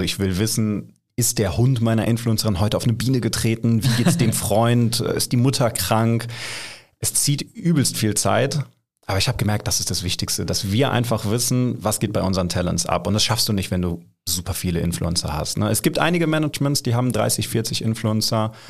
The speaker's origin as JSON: {"language": "German", "country": "Germany", "tie": "born or raised there", "said": "Und beide hier geboren, beide hier gelernt, beide hier studiert. Das heißt, wir sind eigentlich Deutsche, aber natürlich mit Migrationshintergrund"}